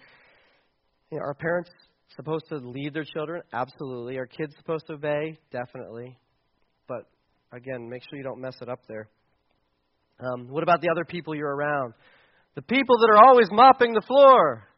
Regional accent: Pennsylvania, United States; I mean, we're from Mifflin County, so we're superior to Juniata County.

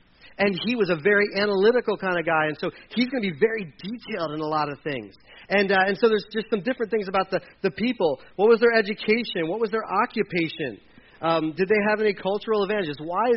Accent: Delaware, United States; I grew up in Delaware, and I'm not exaggerating.

